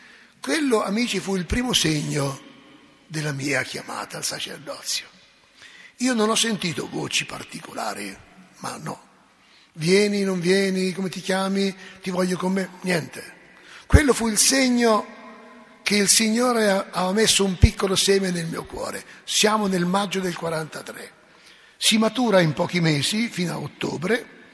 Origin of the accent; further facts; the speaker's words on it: Mercatello, Marche, Italy; Il rettore era stato parroco a Mercatello, mio paese natio, dove conobbi mio nonno.